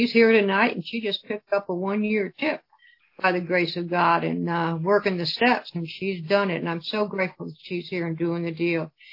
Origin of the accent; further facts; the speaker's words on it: United States; accent: Yankee; now in Roanoke, United States; I wound up going to Jefferson High School in Roanoke, and they always made fun of my Yankee accent.